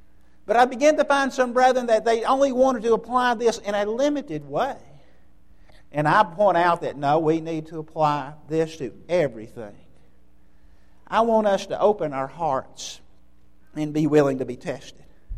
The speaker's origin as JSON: {"language": "English", "town": "Birmingham", "region": "Alabama", "country": "United States", "tie": "born or raised there", "said": "I grew up in the Huffman area of Birmingham, and I would attend the Huffman Church of Christ when I'd come back in town."}